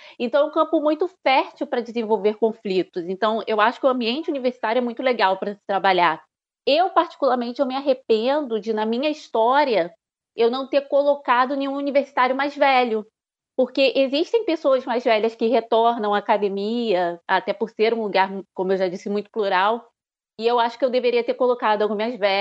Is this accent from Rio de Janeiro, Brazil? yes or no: yes; Duque de Caxias, Rio de Janeiro, Brazil; Sou nascida e criada em Duque de Caxias, no Rio de Janeiro. É uma cidade da Baixada Fluminense, né? É mais periférica.